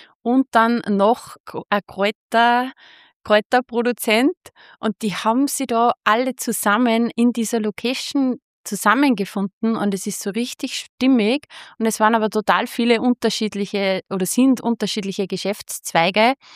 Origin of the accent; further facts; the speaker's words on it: Steyr, Upper Austria, Austria; Also ich komme ja so aus dem Raum Steyr